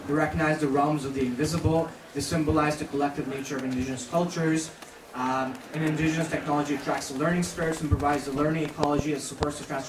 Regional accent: Kingston, Ontario, Canada; I'm from Kingston. There's a huge wind farm located right offshore Kingston on Wolf Island.

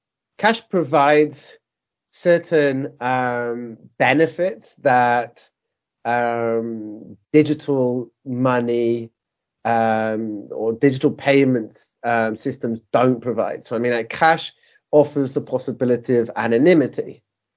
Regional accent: United Kingdom; now in Barcelona, Spain; I'm a British citizen who's been living in Barcelona for the last 20, more or less 22 years almost.

